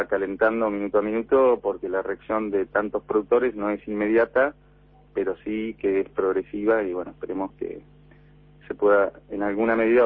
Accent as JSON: {"language": "Spanish", "town": "Rosario", "region": "Santa Fe", "country": "Argentina", "moved": "yes", "lives_now": "Uruguay", "said": "Llegamos desde la ciudad de Rosario, del sur de Santa Fe, específicamente."}